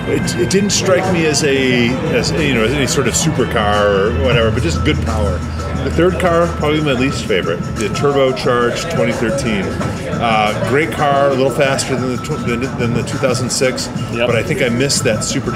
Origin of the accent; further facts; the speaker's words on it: United States; We're American, so yeah.